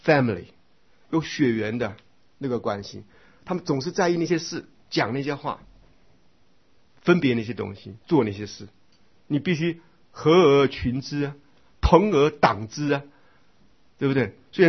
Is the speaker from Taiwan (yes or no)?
yes; Taiwan; 我是一个台湾人，可是国语又被自己修正的成很不像台湾人